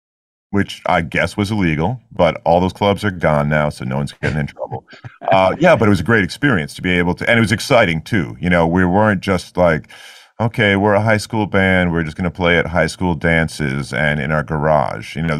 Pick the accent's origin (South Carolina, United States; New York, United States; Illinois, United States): New York, United States; New York City; Whereas by growing up in New York City, I mean, I lived in Queens, which is one of the boroughs of New York City, but I played a lot in Manhattan.